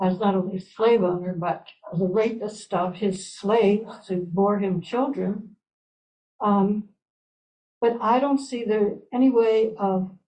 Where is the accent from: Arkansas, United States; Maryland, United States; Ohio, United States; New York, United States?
Maryland, United States; Baltimore; I grew up in Baltimore. So my best friends own the two biggest department stores in the city.